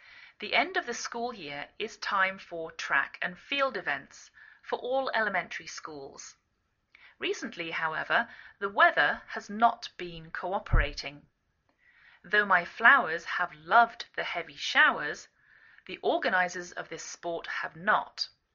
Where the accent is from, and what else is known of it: England, United Kingdom; now in United States